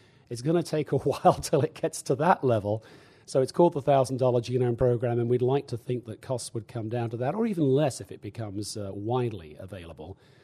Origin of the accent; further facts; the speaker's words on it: United States; And speaking not as a scientist, but as an American, we should be ashamed of that and fix it.